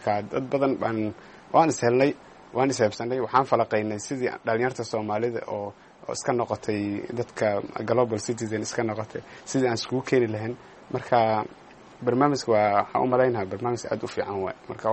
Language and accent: Somali; Garissa, Garissa County, Kenya; waxaan ka imaaday wadanka kenya magaalada gaarisa ayaan ka imaaday